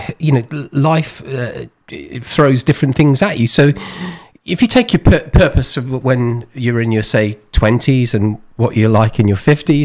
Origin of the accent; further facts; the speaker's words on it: Wales, United Kingdom; You know, I grew up in Wales. And it's very strong on community there.